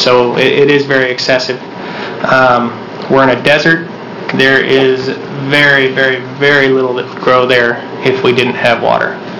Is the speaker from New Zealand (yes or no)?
no; Christmas Valley, Oregon, United States; I'm a farmer from Christmas Valley, Oregon.